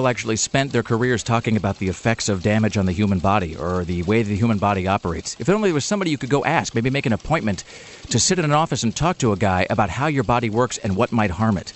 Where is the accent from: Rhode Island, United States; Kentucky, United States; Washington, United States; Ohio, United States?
Washington, United States; because I was growing up in Washington State and we didn't have a Burgerville anywhere near my hometown.